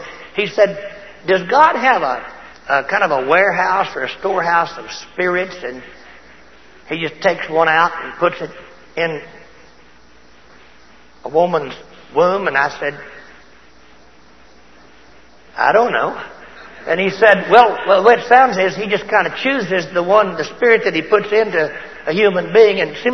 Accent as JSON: {"language": "English", "town": "Looters", "region": "Texas", "country": "United States", "said": "I came from Looters, Texas, a town of 600 people that's finally dwindled down to 400. Nothing good has ever come out of Looters. And it's a little town close to Abilene, Texas."}